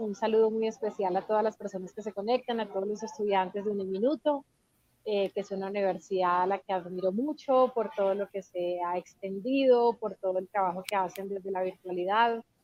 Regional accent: Bahía Solano, Chocó, Colombia; yo nací en Bahía Solano y crecí en un contexto donde no teníamos bibliotecas, no teníamos todavía, no hay librerías en mi pueblo

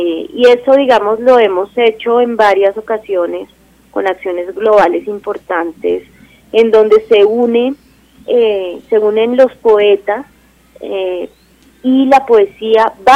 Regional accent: Colombia; Somos bastantes poetas colombianos que pertenecemos a WPM

